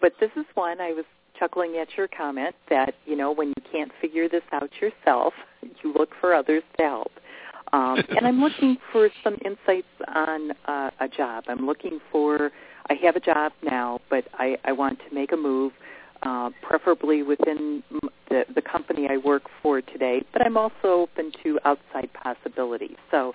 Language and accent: English; Ohio, United States; I'm from Ohio.